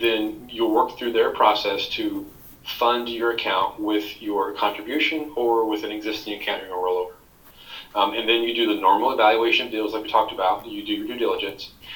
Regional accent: Little Rock, Arkansas, United States; this happens to be in my hometown of Little Rock, Arkansas, but I have yet to see it.

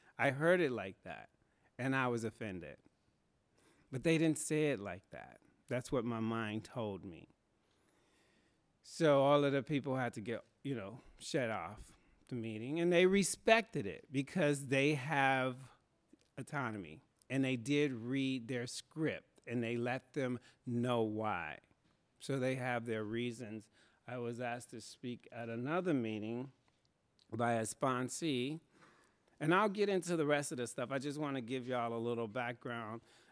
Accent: Chicago, Illinois, United States; This is the Beacon Group, and I am from Chicago.

